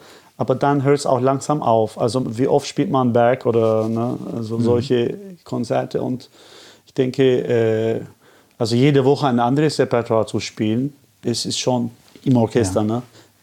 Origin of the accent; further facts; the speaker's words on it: Istanbul, Turkey; Also in Istanbul, also wo ich herkomme